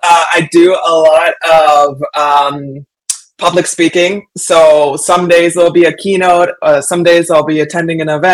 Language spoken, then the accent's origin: English; London, Ontario, Canada; I'm back in London, Ontario, so my hometown. I moved back here after I retired.